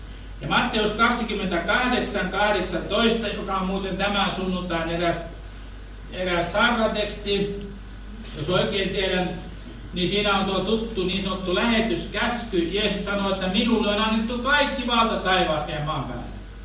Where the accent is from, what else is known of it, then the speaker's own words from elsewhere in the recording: Western Finland, Finland; Meillä Länsi-Suomessa vanhat uskovaiset puhuvat sellaisista ihmisistä, jotka eivät ole kirkon kipeitä ja papin vaivaisia.